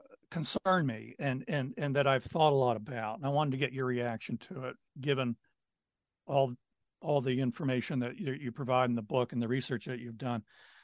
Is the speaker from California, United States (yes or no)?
no; Virginia, United States; I grew up in Virginia in the 60s.